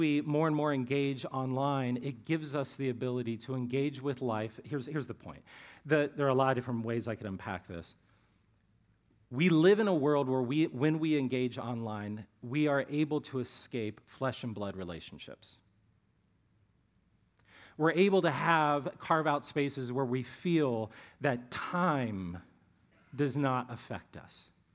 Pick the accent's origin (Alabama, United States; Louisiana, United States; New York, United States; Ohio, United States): Ohio, United States; I grew up in Ohio. I am a lifelong Cleveland Browns fan